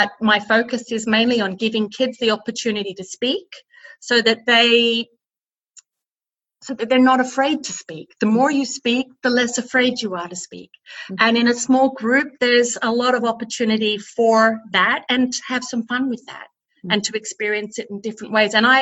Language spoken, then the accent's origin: English; Melbourne, Victoria, Australia; now in Germany; I'm an Aussie. A Melbourne girl, and my life took a whole new direction when one Friday night I bumped into my now husband, Andy, who's a Niederbayer. Stars collided, we fell in love, and life changed. And then I moved.